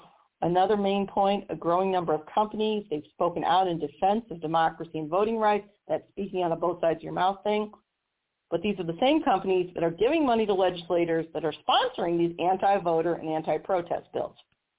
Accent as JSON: {"language": "English", "region": "Missouri", "country": "United States", "said": "And in my home state of Missouri, I didn't have to, except by claiming that I had a medical condition"}